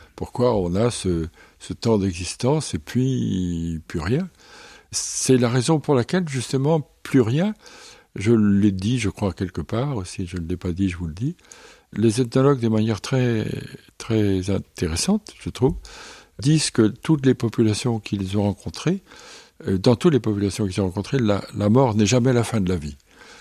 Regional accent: France; non, je suis français

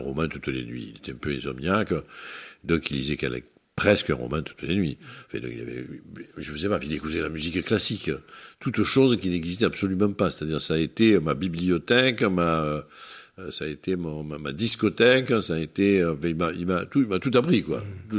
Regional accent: Marseille, Provence-Alpes-Côte d'Azur, France; enfin, j'étais de ce quartier-là.

